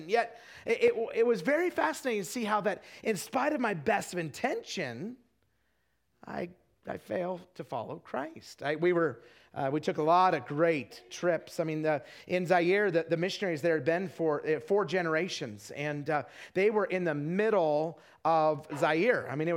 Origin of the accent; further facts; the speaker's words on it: Idaho, United States; I grew up in Idaho, but then I went to a Bible college up in Wisconsin.